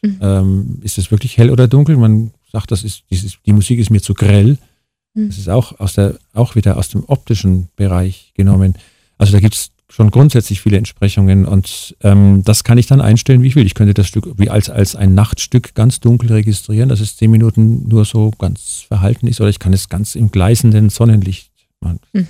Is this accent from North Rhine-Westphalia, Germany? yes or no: no; Bavaria, Germany; als Bayer wächst man ganz anders auf, ich bin natürlich irgendwie barock geprägt